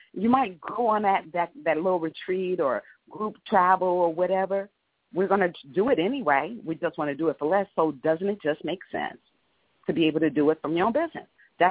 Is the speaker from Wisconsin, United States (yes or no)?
no; Chicago, Illinois, United States; But being here in Illinois, and I am an Illinoisan, and I'm a Chicagoan, and I love my city, I love my state